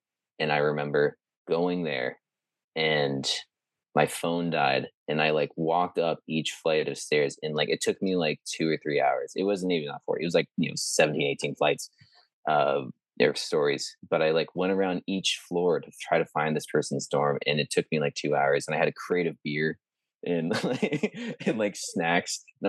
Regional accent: Maine, United States; moved back to Maine and started community journalism at the Lincoln County News, my hometown paper.

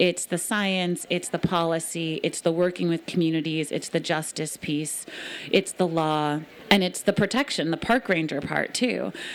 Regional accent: Brooklyn, New York, United States; now in Maine, United States; I grew up in Brooklyn in New York City for my whole childhood

